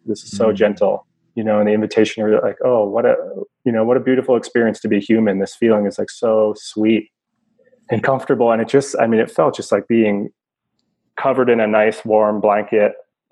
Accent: New Jersey, United States; It's funny because my vision and understanding of ketamine growing up in New Jersey was like the K-hole.

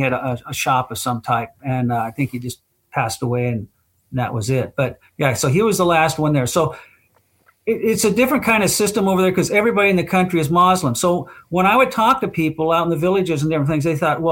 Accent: United States; And so me being an American, I'd have to go to a U.S. base to, you know, get my shots and get my medicine.

